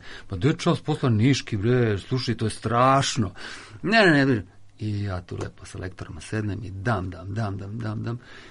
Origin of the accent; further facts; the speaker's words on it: Belgrade, Serbia; born there; ja sam rođen u Beogradu.